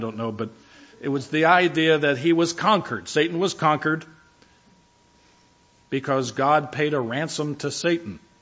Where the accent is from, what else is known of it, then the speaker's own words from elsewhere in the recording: New Jersey, United States; I'm from New Jersey, so I almost said clean the joint up.